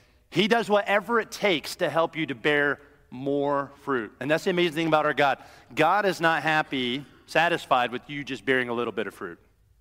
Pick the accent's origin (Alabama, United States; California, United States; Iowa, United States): Iowa, United States; Now, again, I grew up in Iowa, and my grandfather was a farmer.